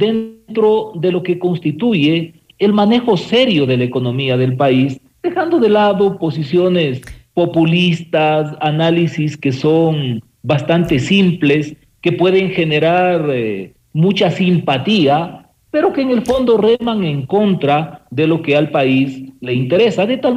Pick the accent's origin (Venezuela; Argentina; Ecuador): Ecuador; en general como ecuatorianos